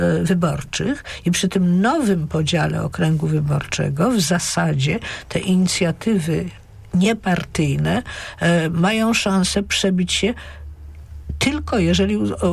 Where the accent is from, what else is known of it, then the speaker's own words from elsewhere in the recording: Poznań, Greater Poland Voivodeship, Poland; my poznaniacy nie mieli reprezentacji.